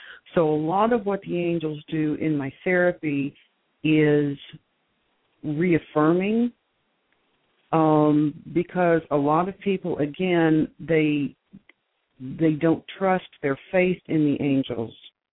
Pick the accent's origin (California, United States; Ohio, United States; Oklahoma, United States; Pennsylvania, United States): Oklahoma, United States; Now, I grew up in Oklahoma, so we had a lot of sky and we had a lot of land.